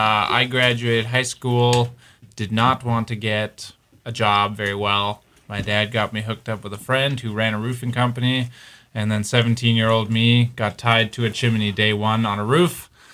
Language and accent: English; Canada; also born or lived in Germany; now in United States; But I was born in Germany, and then I grew up many of my years in Canada before moving down here.